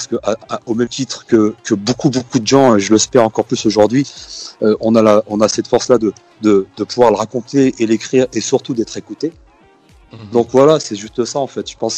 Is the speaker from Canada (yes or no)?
no; Saint-Étienne, Auvergne-Rhône-Alpes, France; nous, on est de Saint-Étienne, machin, mais moi, je suis un fils de mineur.